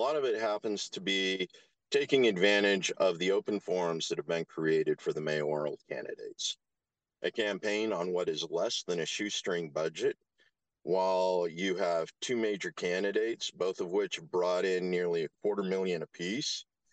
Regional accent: Boise, Idaho, United States; I grew up here in Boise. I grew up here in the Treasure Valley.

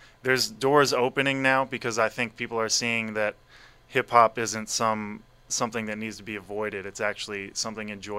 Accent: Cincinnati, Ohio, United States; I grew up in Cincinnati, Ohio, and we got to the point, me and the homies, where pretty much any time we were hanging out, it would bust into a freestyle cypher

